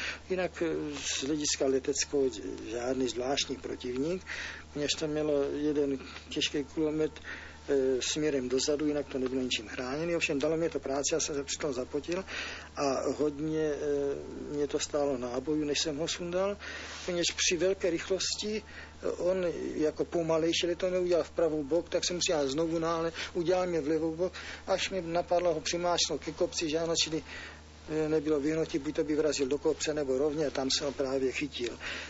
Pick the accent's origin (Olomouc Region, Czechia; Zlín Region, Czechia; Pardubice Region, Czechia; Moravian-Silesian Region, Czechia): Olomouc Region, Czechia; Olomouc; letěl jsem přes mé rodné město, kde žila moje matka